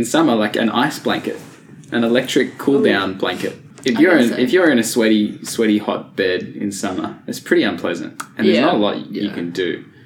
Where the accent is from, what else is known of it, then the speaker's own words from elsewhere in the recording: Canberra, Australian Capital Territory, Australia; You know, I grew up in Canberra, so I grew up in a cold place.